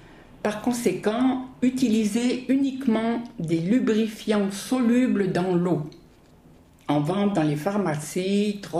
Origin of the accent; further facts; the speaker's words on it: France; moved away as an adult; now in Offenbach am Main, Germany; J'ai quitté la France, j'avais 18 ans. Je vis en Allemagne depuis plus de 40 ans. Malgré cela, je n'ai pas oublié ma langue maternelle.